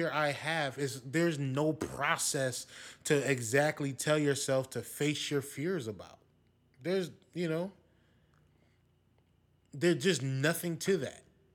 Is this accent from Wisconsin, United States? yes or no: yes; Wisconsin, United States; I don't like the fact that I'm from Wisconsin, so you hear stories about your friends from small town USA, and they know everybody